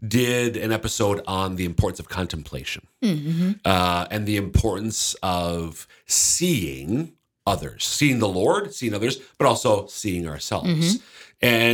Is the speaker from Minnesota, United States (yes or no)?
yes; Minnesota, United States; now in Sioux Falls, United States; I'm originally from Central Minnesota. I have been working, though, in Sioux Falls for the diocese since 2002, so a gosh darn long time.